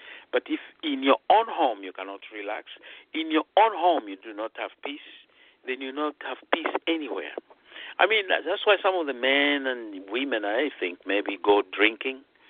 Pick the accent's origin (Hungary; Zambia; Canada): Zambia; first language Bemba; English is a second language; Well, that's Bemba. That's my mother tongue, in a sense.